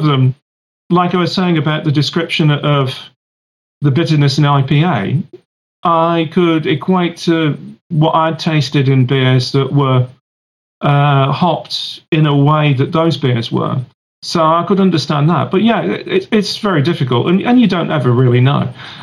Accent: England, United Kingdom; I'm English. I'm not supposed to show off.

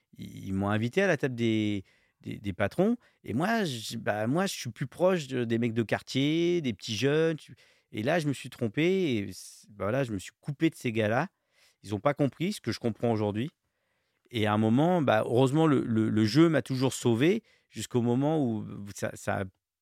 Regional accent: Le Havre, Normandy, France; Moi, je viens du Havre, où je viens d'un quartier. Je suis né au Havre, je suis formé au Havre, je suis allé au lycée au Havre. Et quand je joue au Havre, moi, je suis un gars du Havre, quoi.

